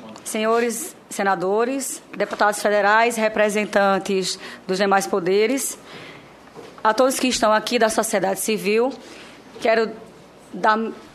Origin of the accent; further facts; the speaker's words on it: Paraíba, Brazil; eu sou da Paraíba, do Nordeste, desse grande Brasil. Sou mãe de Vitor.